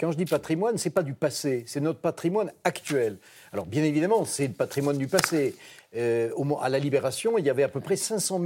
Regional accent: Millau, Occitanie, France; born there; Moi, je suis né à Millau dans l'Aveyron.

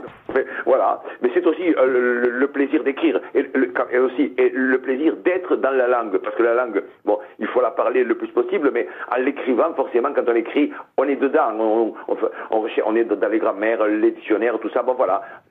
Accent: Occitanie, France; moved away as an adult; quand je suis arrivé de l'Aveyron, il y a 40 ans maintenant, un peu plus, j'ai découvert l'histoire de l'Aveyron.

